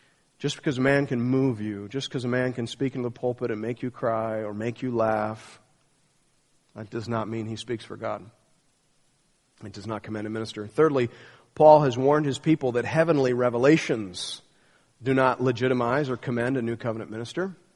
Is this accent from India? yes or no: no; England, United Kingdom; I get tears in my eyes, and I'm like, I'm English.